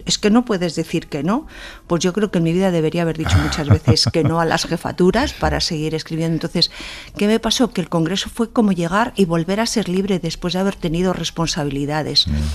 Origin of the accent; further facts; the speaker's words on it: Rascafría, Community of Madrid, Spain; now in Val de San Vicente, Spain; Me encanta mi casa, mi pueblo, Rascafría, mi pico Peñalar y mi río Lozoya, pero también debo reconocer que en los últimos años me tienen entregada en el Val de San Vicente, en mi pueblecito de Portillo